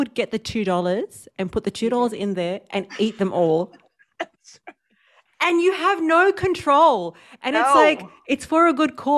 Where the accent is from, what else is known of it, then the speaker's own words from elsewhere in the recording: Australia; So in Australia, so I'm from Australia.